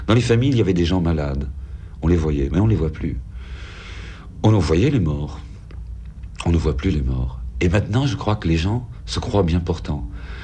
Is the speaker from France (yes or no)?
no; Flanders, Belgium; Ah non, quand on me demande d'où je suis, ouais. Je dis je suis flamand.